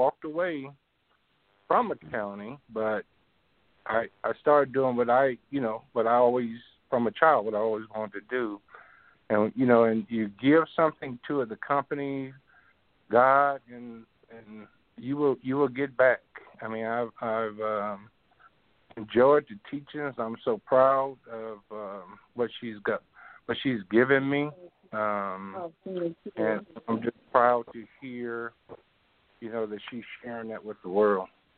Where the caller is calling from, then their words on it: Reno, Nevada, United States; I'm calling from Reno, Nevada.